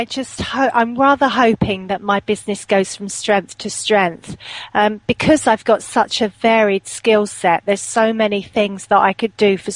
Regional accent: London, United Kingdom; now in Shropshire, United Kingdom; I was from London and living in London, but my ex-husband and I, because I'm now divorced, but we relocated to Shropshire.

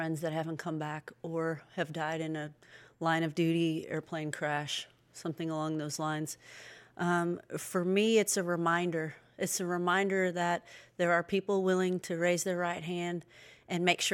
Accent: Cleveland, Ohio, United States; I grew up in Cleveland, Ohio.

